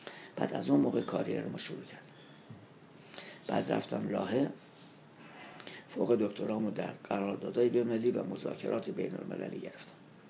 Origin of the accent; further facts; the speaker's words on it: Qazvin, Iran; بعد در یه خانواده ثروتمند دنیا آمدم من، چون معمولا گاهی اوقات میگن در خانواده فقیر و مسائل من، یه خانواده ثروتمند دنیا آمدم. هیچ وقت مشکل معاش نداشتم، بازرگان بود پدرم. دوره دبستان رو یکی از بهترین دبستان‌های قزوین انجام دادم.